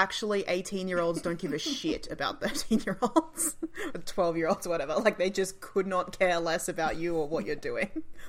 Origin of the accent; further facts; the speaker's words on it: Australia; I'm feeling like there's probably a lot of, like, Britishness that isn't translating perfectly to us as Australian audiences.